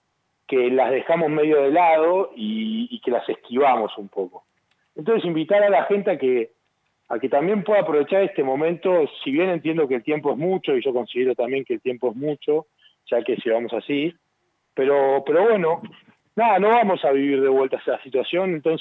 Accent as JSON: {"language": "Spanish", "country": "Argentina", "tie": "born or raised there", "said": "soy argentino y es la cosa más linda que me puede haber pasado en la vida y agradezco cada día poder haber nacido en este lugar."}